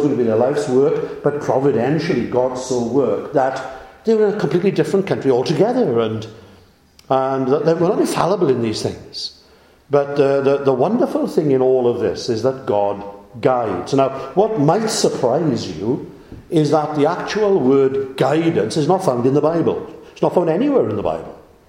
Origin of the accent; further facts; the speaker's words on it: Clydach, Wales, United Kingdom; I was speaking in Llantrisant last night and mentioned I was from Clydach